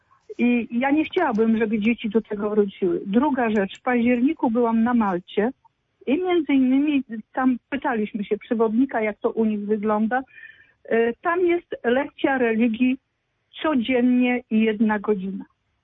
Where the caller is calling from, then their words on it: Trzcianka, Greater Poland Voivodeship, Poland; z Trzcianki, dzwonię. Ja urodzona jestem w latach 50.